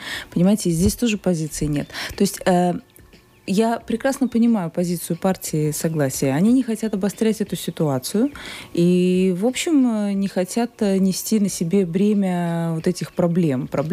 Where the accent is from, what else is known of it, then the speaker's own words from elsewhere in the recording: Riga, Latvia; Я сама родом с Латгальского предместья, с московского фаштата. И в Латгальском предместье мы знаем, что живет очень много русскоязычных.